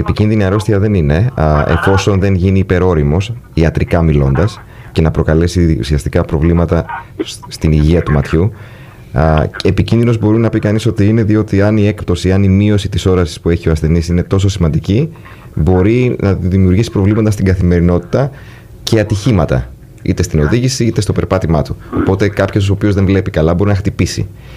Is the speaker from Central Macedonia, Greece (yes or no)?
no; Menetes, South Aegean, Greece; also born or lived in Arkasa; Εγώ είμαι από τις Μενετές και από την Αρκάσα.